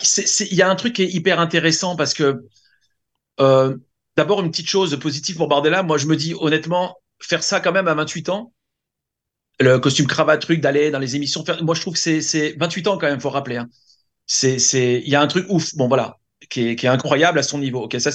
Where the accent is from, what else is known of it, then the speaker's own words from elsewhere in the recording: Tunisia; moi, tu sais, je suis tunisien, j'ai un peu peur de l'œil.